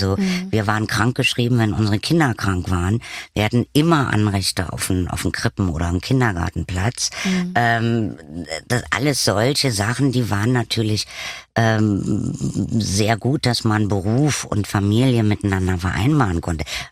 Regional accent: Germany; dann bin ich natürlich in der DDR groß geworden

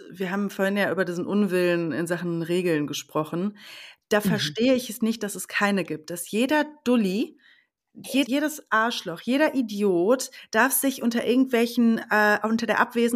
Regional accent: North Rhine-Westphalia, Germany; Ich komme aus dem Sauerland

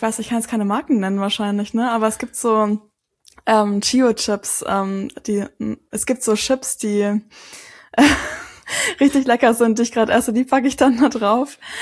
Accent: Northern Germany, Germany; ich komme auch aus Norddeutschland. Ich bin auch immer überall mit dem Fahrrad hingefahren.

